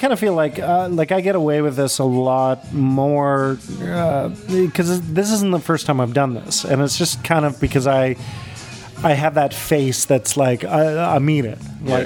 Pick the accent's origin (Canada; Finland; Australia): Canada; Calgary, Alberta; back in my hometown of Calgary, it was time-based. So you had 90 minutes, and Calgary is a much smaller place.